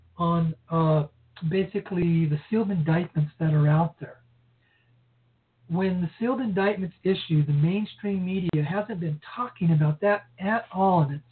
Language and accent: English; Arizona, United States; here in my home state in Arizona and in Florida.